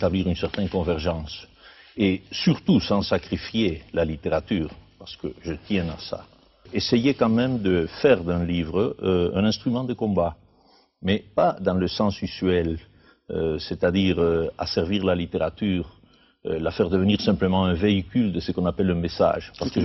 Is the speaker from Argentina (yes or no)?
yes; Argentina; now in France; je suis argentin en effet, je suis né en Europe tout à fait par hasard et je réside en France depuis plus de 20 ans, tout en gardant ma qualité de latino-américain.